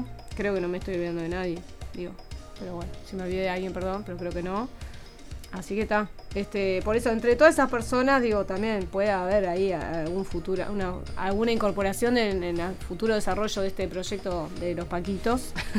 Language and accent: Spanish; Maldonado, Uruguay; como yo me crié en Maldonado, y en Maldonado toda la gente va a bailar, ¿viste?